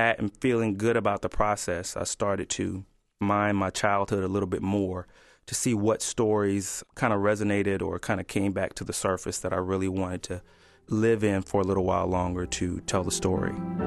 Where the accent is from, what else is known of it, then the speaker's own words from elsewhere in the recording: Montgomery, Alabama, United States; I was growing up in Montgomery, and like most kids there, I had heard the stories of the Montgomery bus boycott and Martin Luther King Jr.